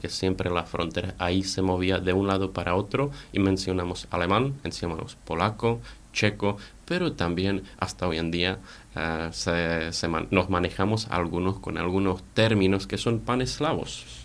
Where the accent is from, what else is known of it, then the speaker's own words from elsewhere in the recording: Moravian-Silesian Region, Czechia; Spanish is a second language; la otra región es Moravskoslezský kraj, cuya capital es Ostrava, y de donde soy yo, justamente.